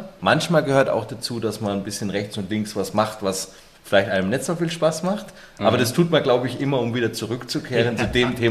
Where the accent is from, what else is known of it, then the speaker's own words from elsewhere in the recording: Bavaria, Germany; now in Nuremberg, Germany; ich komme nicht aus der Region Nürnberg, obwohl ich jetzt hier lebe, ich komme erst aus Unterfranken